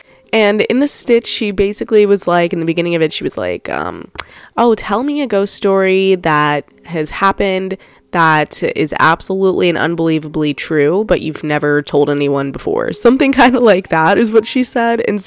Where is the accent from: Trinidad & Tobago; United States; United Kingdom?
Trinidad & Tobago; because I am also Caribbean background, but I'm Trinidadian, not Jamaican.